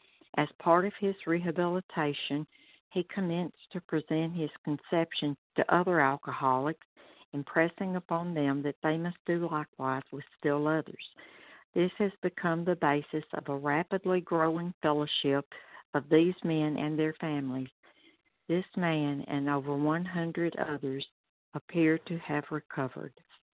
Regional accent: Malden, South Carolina, United States; I'm from Malden, South Carolina.

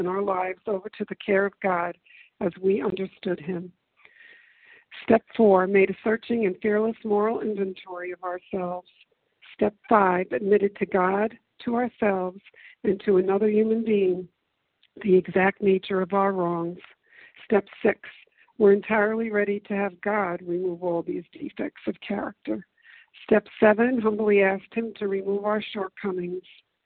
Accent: Lillian, Alabama, United States; I'm from Lillian, Alabama, and I'm very grateful to be doing service this morning.

